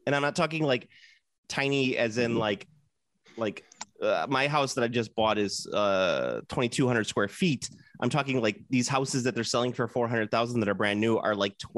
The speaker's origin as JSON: {"language": "English", "country": "United States", "said": "I am American."}